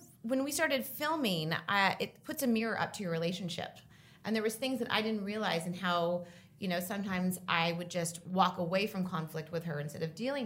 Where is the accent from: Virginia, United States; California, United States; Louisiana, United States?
California, United States; because I grew up in Orange County